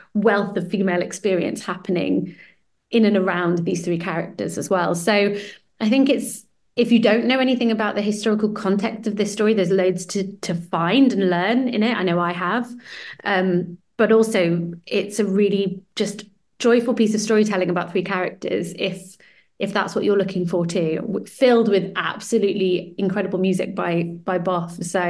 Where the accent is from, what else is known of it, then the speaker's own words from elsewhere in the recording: Cardiff, Wales, United Kingdom; I'm not from Yorkshire, but I did grow up in South Wales, which in Cardiff.